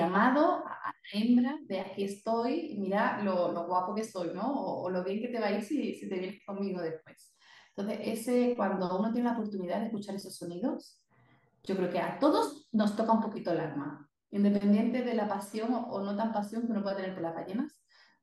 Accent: Spain; moved away as an adult; now in Chile; Bueno, pues efectivamente soy española, pero me fui a Chile en el 2011, o sea, ya hace muchos años, 12 años, a hacer un doctorado en biología marina

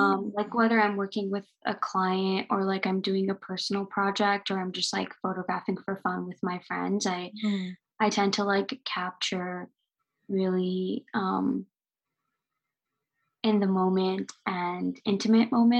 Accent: New York, United States; now in California, United States; So I was born and raised in New York. I'm a first generation queer Pakistani who's an artist and an educator.

